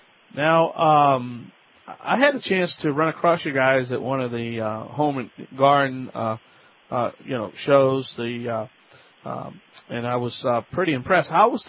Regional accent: Louisiana, United States

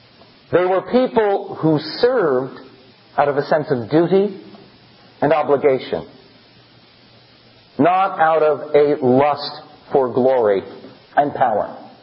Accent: Philadelphia, Pennsylvania, United States; born there; Now, I was born in Philadelphia. I know there are several other Philadelphians here.

